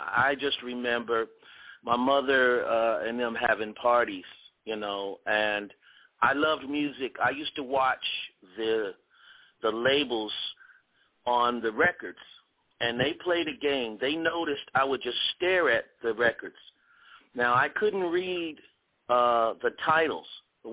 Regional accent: Dayton, Ohio, United States; also born or lived in Chicago, United States; Well, hey, I'm from Dayton, Ohio. Actually, though, I was born in Chicago, Great Lakes Naval Base. Moved to Dayton when I was just a little homie.

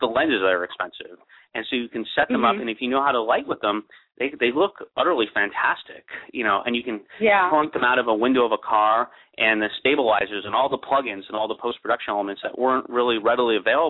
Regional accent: New York City, New York, United States; I grew up in New York City, and, I used to go to the World Trade Center with my father.

